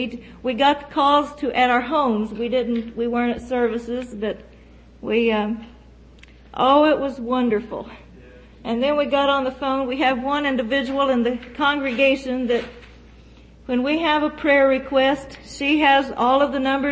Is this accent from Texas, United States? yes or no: no; Oklahoma City, Oklahoma, United States; we're from Oklahoma City.